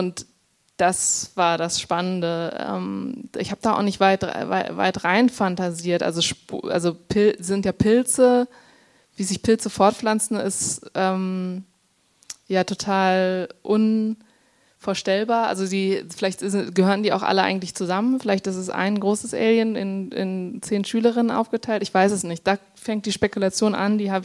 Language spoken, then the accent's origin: German; Germany; dass ich auch über mich als Deutsche mir Gedanken machen musste, dass die Amerikaner mich gefragt haben, ob es in Deutschland wirklich Waschmaschinen gibt und so.